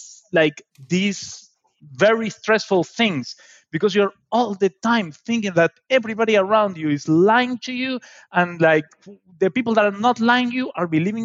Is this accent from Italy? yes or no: no; Argentina; it's from back home. I went to Buenos Aires. I'm not from Buenos Aires